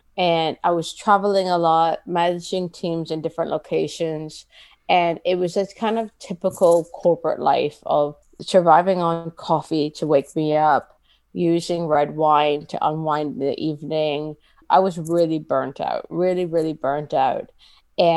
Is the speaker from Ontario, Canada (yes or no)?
yes; Toronto, Ontario, Canada; now in United Kingdom; So I'm Canadian and I grew up in Toronto.